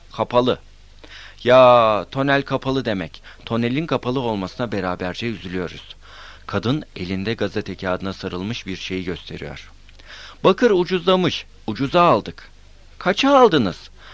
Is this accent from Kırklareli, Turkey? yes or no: yes; Lüleburgaz, Kırklareli, Turkey; Biz Lüleburgazlıyız. Ben geldim birkaç defa İstanbul'a. Bu gelmemişti.